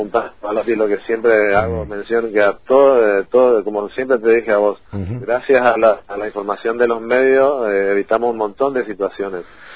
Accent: Ushuaia, Tierra del Fuego, Argentina; todo lo que somos de Ushuaia.

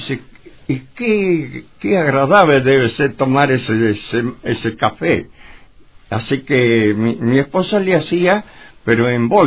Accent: Argentina; Comprende, yo como argentino lo vi mal y me sentía mal.

